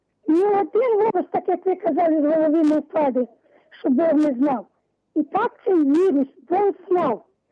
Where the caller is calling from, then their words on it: Boryslav, Lviv Oblast, Ukraine; Навіки Борислав.